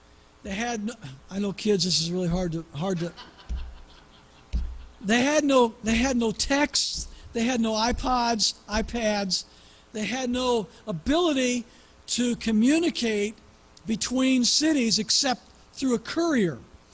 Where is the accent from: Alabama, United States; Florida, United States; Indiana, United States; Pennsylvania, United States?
Indiana, United States; I grew up in Indiana. It looks just like home as I watch it.